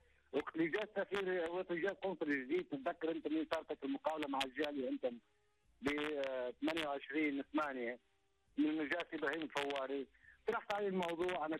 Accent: Tunisia; now in Syria; انا من نجيش برجع تونس لانه اول شيء اولادي يقروا هنا مولودين هنا. وثاني حاجه انا في تونس فقير جدا جدا

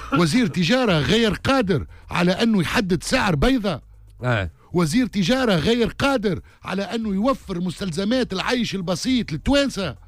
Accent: Tunisia; أنا تونسي ونحب البلاد هذه تتطور ونحب البلاد هذه تقدم ونحب حكومة ناجحة وتنجح حتى كان نختلف معها سياسيا لأنه أنا عايش فيها وما عندي وين نمشي

